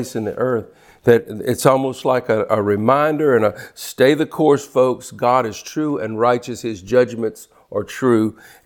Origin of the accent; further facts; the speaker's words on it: Louisiana, United States; we're from South Louisiana. We eat frogs. We eat frog legs.